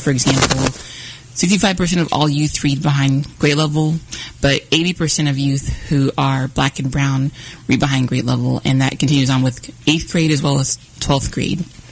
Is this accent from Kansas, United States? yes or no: yes; Spring Hill, Kansas, United States; My background story, in a brief synopsis, is that I grew up in Spring Hill, Kansas, which is south of Olathe